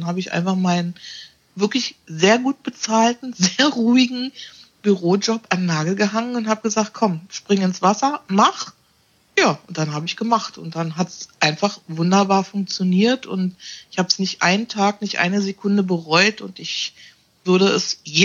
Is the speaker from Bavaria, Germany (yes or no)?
no; Berlin, Germany; Ich muss immer überlegen, wie alt ich überhaupt bin. Ich bin 54. Ich komme aus Berlin